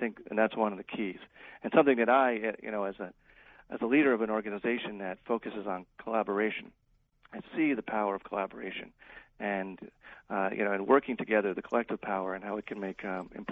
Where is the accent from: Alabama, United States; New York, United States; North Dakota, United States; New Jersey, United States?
New York, United States; now in Ohio, United States; I'm from New York originally, born, raised, and came out here about 10 years ago, and Ohio is my adopted state